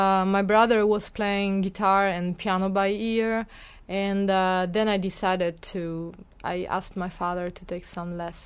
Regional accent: Sicily, Italy; English is a second language; I'm from Sicily.

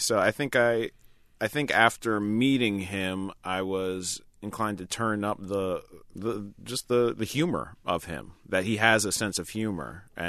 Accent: New York, United States; Keegan's from Detroit, and I'm from New York.

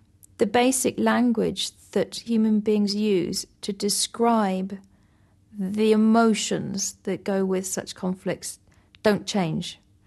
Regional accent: England, United Kingdom; although as an English woman I sing about England

